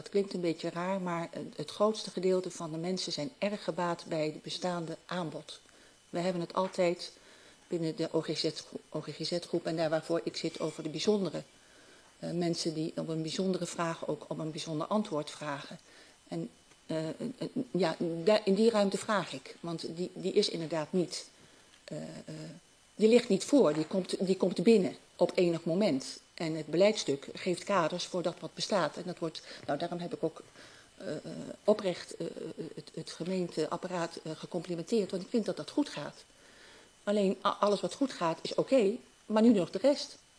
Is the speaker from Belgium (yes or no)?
no; Gelderland, Netherlands; Omdat wij als Achterhoekers het verdommen om Haags te worden.